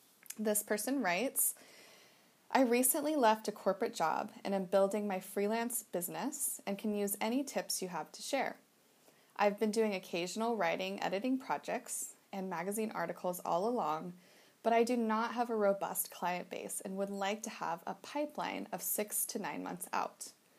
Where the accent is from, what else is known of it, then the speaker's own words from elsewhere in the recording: Boise, Idaho, United States; now in Thailand; We're leaving Thailand in a couple months and heading back to my hometown of Idaho, Boise, Idaho, for about 4 months